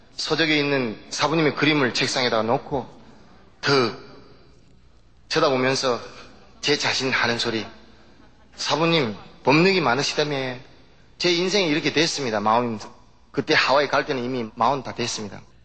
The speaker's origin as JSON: {"language": "Korean", "country": "South Korea", "tie": "born there", "also_born_or_lived": "Hawaii, United States", "moved": "as an adult", "said": "저는 1952년에 대한민국의 하나 자그마한 마을에서 유복한 가정에서 태어났습니다."}